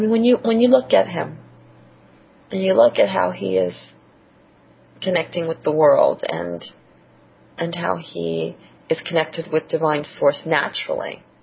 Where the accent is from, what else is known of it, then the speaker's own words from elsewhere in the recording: New York, United States; accent: New York; This is it, people. This is my New York accent.